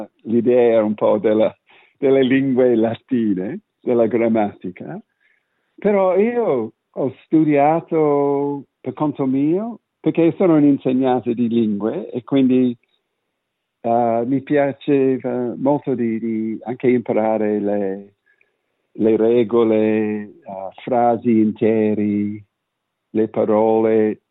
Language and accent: Italian; Australia; accent: Australian; Italian is a second language; il mio italiano, per vergogna, perché io rovino questa lingua bellissima, però con il mio accento australiano.